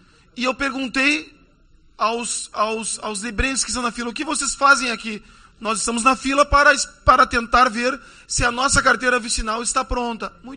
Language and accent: Portuguese; Brazil; não somos nós que estamos sofrendo, brasileiros, por preconceito, porque somos brasileiros, enfim, não.